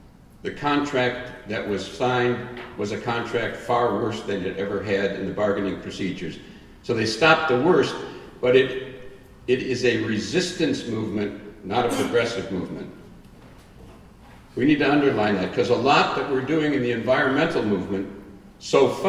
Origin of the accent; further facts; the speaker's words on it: Wisconsin, United States; remember I'm from Wisconsin, the place is filled with co-ops